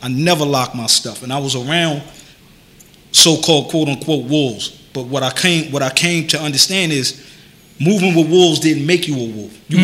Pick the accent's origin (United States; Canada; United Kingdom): United States; Bronx, New York; I gotta put on for the Bronx. I'm from Cortland Avenue.